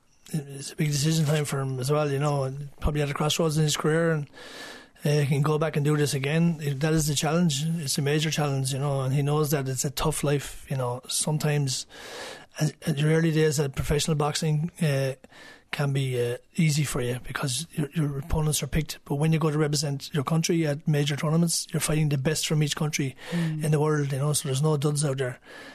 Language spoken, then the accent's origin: English; Ireland; are very, very talented and they have a lot to offer to our community, and at the end of the day, we're all Irish.